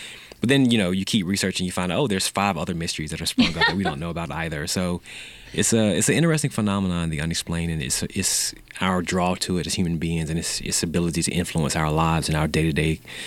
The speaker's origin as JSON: {"language": "English", "region": "the South", "country": "United States", "tie": "born or raised there", "said": "I grew up in the South in the Bible Belt. You can't grow up in the South and not have some religious background."}